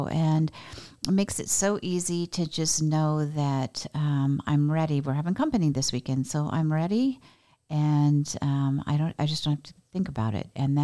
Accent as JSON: {"language": "English", "region": "Oregon", "country": "United States", "said": "I know I'm from Oregon"}